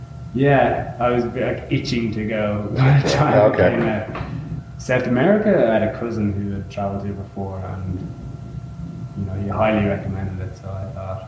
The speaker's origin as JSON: {"language": "English", "town": "Drogheda", "country": "Ireland", "said": "I'm from Drogheda, County Laois, Ireland. I've been traveling for about 7 months now."}